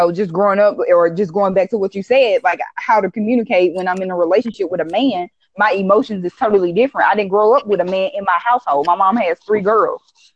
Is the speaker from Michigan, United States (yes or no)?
no; Memphis, Tennessee, United States; My mom had three girls. I'm from Memphis, Tennessee.